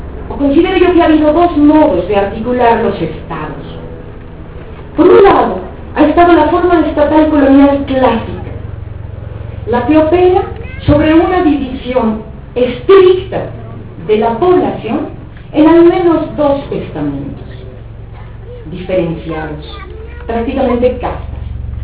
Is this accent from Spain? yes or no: no; Mexico; en particular en mi tierra de origen, que es México